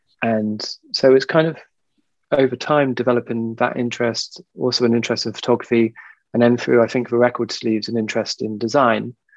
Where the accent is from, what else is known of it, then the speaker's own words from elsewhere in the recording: South West England, United Kingdom; So I grew up in the West Country, sort of near Bristol.